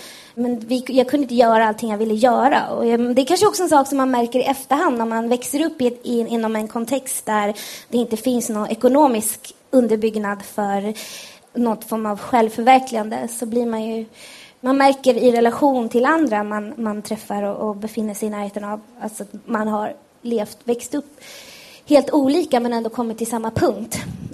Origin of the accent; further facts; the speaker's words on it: Iran; Så de ville att jag skulle bli advokat eller läkare eller tandläkare som alla iranier är.